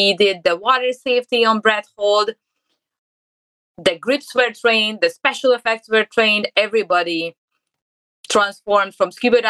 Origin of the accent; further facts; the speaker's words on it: Hungary; moved away as an adult; also born or lived in Mediterranean / England / Thailand; now in Hollywood, United States; I was born in Hungary.